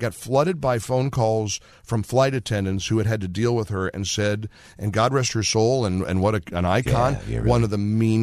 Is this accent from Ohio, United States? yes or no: yes; Dayton, Ohio, United States; And I'm a kid growing up in Dayton, Ohio.